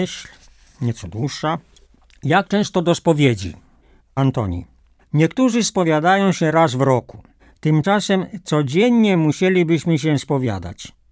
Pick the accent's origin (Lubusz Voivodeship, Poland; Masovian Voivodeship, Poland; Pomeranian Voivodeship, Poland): Masovian Voivodeship, Poland; Mroczki; Ja pochodzę z małej wsi mazowieckiej, małych Mroczk. Rodzice prości, rolnicy, ale co miesiąc chodzili do spowiedzi.